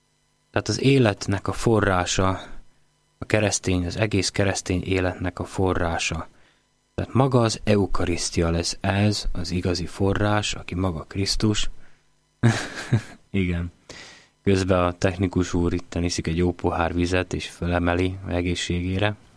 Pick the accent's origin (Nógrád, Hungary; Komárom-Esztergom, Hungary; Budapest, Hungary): Komárom-Esztergom, Hungary; Komárom; és én pedig egy komáromi gyerek vagyok, aki a csapvízen nőtt